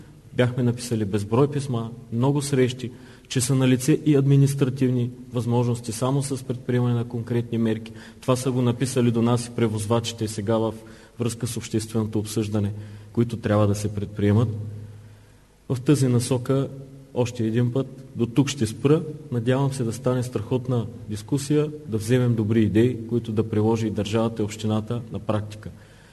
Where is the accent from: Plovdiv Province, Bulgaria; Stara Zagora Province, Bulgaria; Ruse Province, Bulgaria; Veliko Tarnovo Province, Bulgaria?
Ruse Province, Bulgaria; Ruse; Като кмет на Русе и като русенец казвам само това.